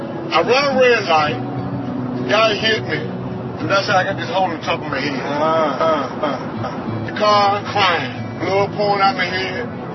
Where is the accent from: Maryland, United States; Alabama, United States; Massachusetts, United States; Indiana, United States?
Alabama, United States; I grew up in Alabama.